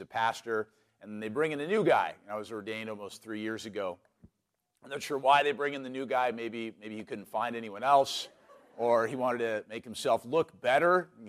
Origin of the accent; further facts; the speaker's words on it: Seattle, Washington, United States; You remember, I grew up in Seattle in the 80s and 90s, so sometimes these debates are still fresh in my mind.